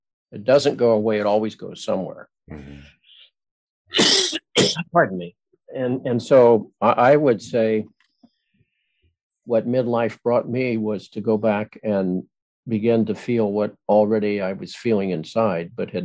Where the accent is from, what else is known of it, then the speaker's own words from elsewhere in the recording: Midwest, United States; You know, I grew up in the Midwest where everybody was nice